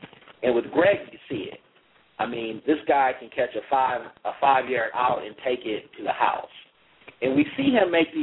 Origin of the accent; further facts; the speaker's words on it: Kalamazoo, Michigan, United States; he's from Kalamazoo. Yes, I'm also from Kalamazoo.